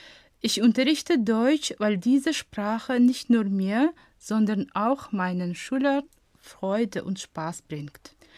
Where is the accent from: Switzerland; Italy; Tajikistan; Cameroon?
Tajikistan; Rujand, Sughd; German is a second language; Ich komme aus Rujand. Das ist die zweitgrößte Stadt, die im Norden von Tadschikistan liegt. Ich bin im Jahr 1974 geboren.